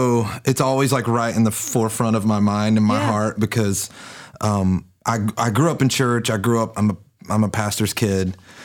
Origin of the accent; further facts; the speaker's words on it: Charlotte, North Carolina, United States; I know I was in high school, and I'm from Charlotte, and I went and saw you at Carowinds Christian Music Day, Charlotte, North Carolina.